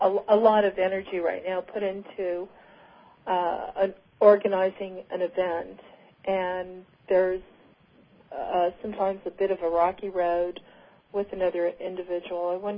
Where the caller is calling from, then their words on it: Phoenix, Arizona, United States; From Phoenix.